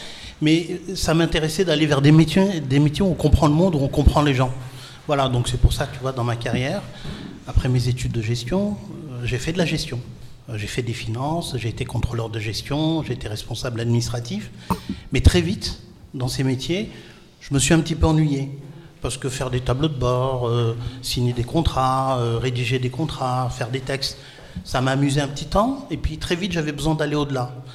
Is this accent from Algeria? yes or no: yes; Algeria; now in France; je ne suis pas français, j'ai été naturalisé, je suis algérien. Et donc, du coup, je me sens algérien, je me sens français, je me sens totalement citoyen du monde.